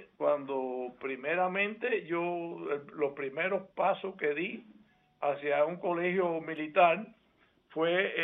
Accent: Cienfuegos, Cuba; born there; moved away; En Cienfuegos.

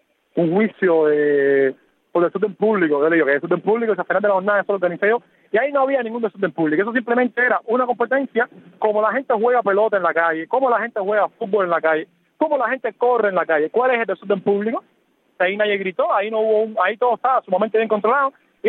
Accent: Cuba; yo soy sumamente cubano

